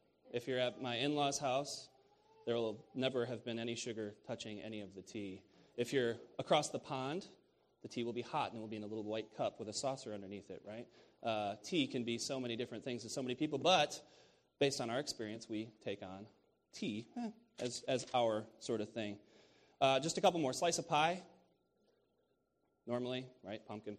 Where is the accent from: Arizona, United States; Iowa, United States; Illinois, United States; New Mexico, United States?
Illinois, United States; I'm from Illinois, and I'm sort of a transport into Michigan.